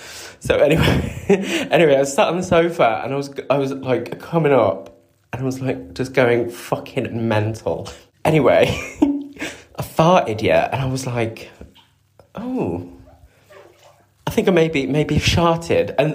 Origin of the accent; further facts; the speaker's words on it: Coventry, West Midlands, United Kingdom; When I was about 15 years old, I was still living in Cov, my hometown, and I went to a house party.